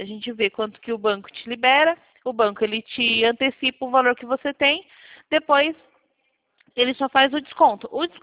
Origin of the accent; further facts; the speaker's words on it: São Carlos, São Paulo, Brazil; mas eu sou de São Carlos. É perto também.